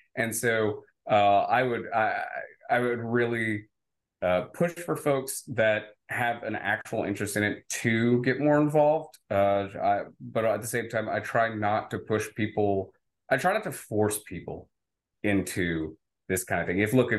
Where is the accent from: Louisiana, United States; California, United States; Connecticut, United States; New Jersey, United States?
Louisiana, United States; start working with Governor Bobby Jindal and his campaign in Louisiana, where I'm from. I am, I'm born and raised in Cajun country. I don't have an accent.